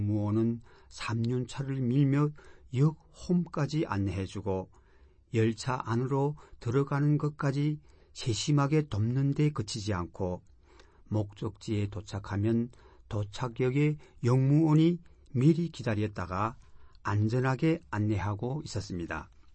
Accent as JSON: {"language": "Korean", "country": "North Korea", "moved": "yes", "lives_now": "Japan", "said": "저는 북조선 출신자로 일본에서 생활하며 다양한 경험을 쌓고 새로운 세상을 접해왔습니다."}